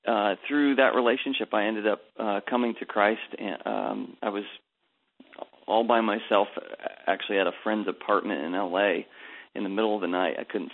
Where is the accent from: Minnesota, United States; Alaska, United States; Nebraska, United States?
Alaska, United States; Homer; You know, I grew up in Alaska in a little town, fishing town called Homer, Alaska.